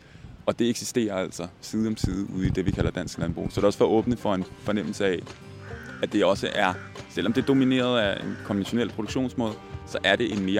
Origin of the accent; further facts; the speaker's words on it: Copenhagen, Capital Region of Denmark, Denmark; Han er vestjyde, jeg er københavner.